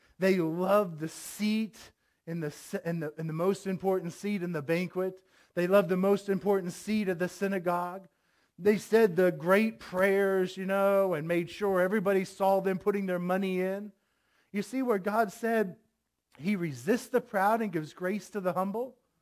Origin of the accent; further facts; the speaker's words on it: Florida, United States; We come from Florida. We had bad trees.